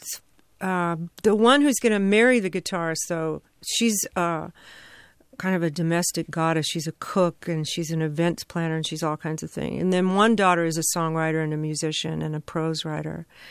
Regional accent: Memphis, Tennessee, United States; born there; also born or lived in South; Even though I don't really consider myself to be Southern, I was born in Memphis. You know, I lived in the South on and off a decade. Both my parents are Southern.

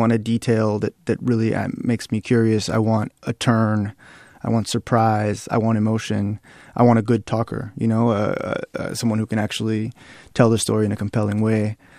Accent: the South, United States; You know, so I grew up in the South, and the South is the region that most approximates sort of the place where Garcia Marquez was writing, you know.

